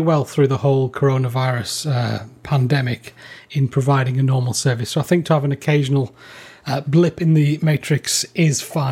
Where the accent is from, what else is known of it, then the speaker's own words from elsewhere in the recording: Northern England, United Kingdom; It's bizarre living in the South, being a Northerner.